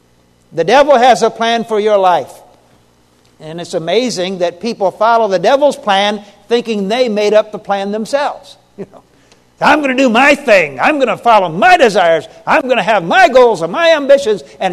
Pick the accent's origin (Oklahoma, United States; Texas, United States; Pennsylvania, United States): Oklahoma, United States; three high school students in Oklahoma, my home state